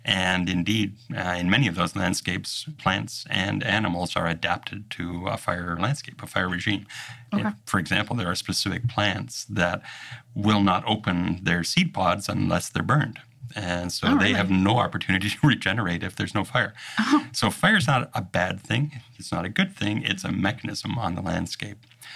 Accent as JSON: {"language": "English", "country": "Canada", "said": "So I mentioned earlier that I'm Canadian as well as being American. I have citizenship in both countries. And so I have worked and lived in both locations."}